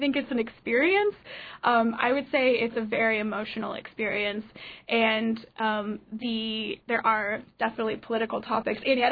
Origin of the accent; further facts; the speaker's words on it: Wasilla, Alaska, United States; I'm from Wasilla.